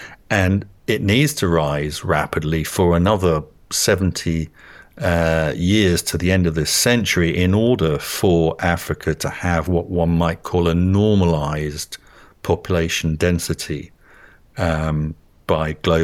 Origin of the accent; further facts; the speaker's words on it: United Kingdom; So obviously I'm British